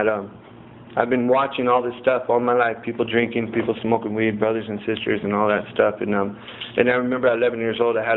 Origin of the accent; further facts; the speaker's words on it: Santa Maria, California, United States; I was born and raised right here in Santa Maria. It's a big town today. It wasn't when I was growing up, though, let me tell you. You know, it was real small. And it was like I was related to every Mexican family in Santa Maria.